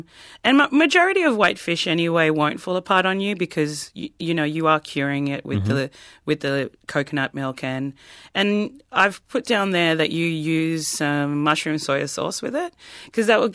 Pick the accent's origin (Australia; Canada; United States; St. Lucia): Australia; Queensland; I'm island folk from the Torres Strait. We love simple flavors because simple flavors are always delicious.